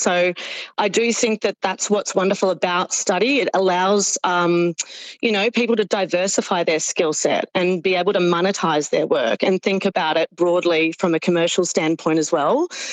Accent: Townsville, Queensland, Australia; I grew up in Townsville, and that's a pretty big sports capital.

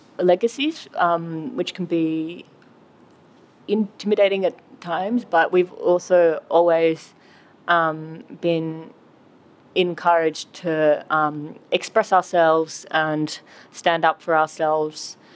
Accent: Australia; growing up on the East Coast

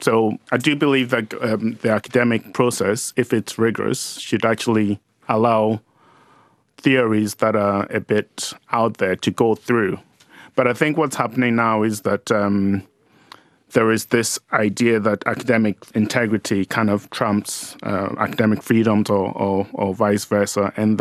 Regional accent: Edinburgh, Scotland, United Kingdom; I lived in a nice kind of area. I wasn't from South London. I grew up in Edinburgh.

